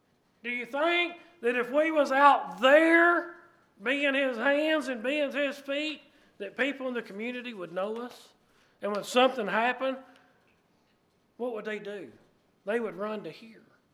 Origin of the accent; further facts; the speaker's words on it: United States; You know how many times in my life growing up in Marshall County, because I've told y'all before, we had a bunch of churches there of Christ